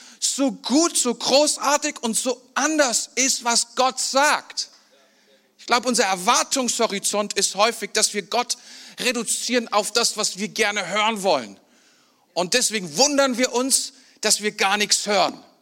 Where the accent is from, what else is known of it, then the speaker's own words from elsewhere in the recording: Mainz, Rhineland-Palatinate, Germany; aber bei uns in Mainz, da gab es so einen Typ, der war Hirte